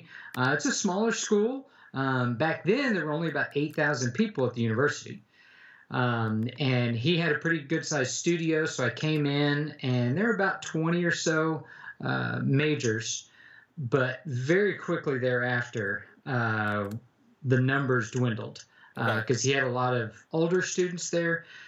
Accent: Texas, United States; My wife and I were going to move back to Texas. We're both from Texas. We wanted to get back home

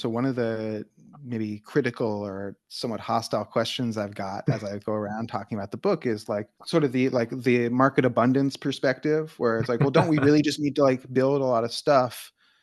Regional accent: United States; Maybe it's a perspective of an American, because I'm an American and it's written from my perspective.

